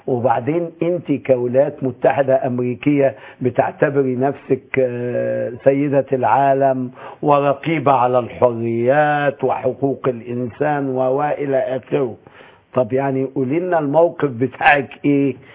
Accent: Egypt; يعني هو للأسف برضو عندنا في مصر يا دكتور حسام ما فيش توحد بين المنظمات ومؤسسات المجتمع المدني.

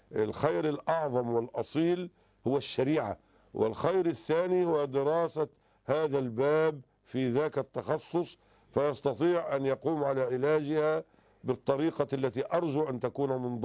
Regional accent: Egypt; ولكن عندنا في مصر وفي سوريا وفي الكويت يأخذون بما يسمى بالوصية الواجبة

